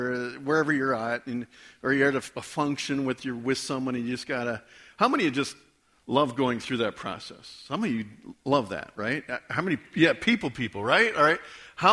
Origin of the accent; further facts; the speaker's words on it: Port Edwards, Wisconsin, United States; I'm from Port Edwards